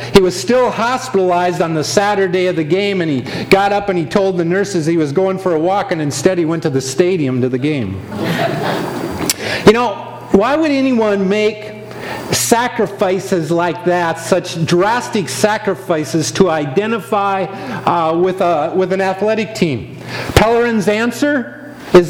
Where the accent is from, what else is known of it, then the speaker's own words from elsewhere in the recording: Minnesota, United States; Karen and I and Ray and Sherilyn, we come from Minnesota, Minnesota Viking country, which is purple.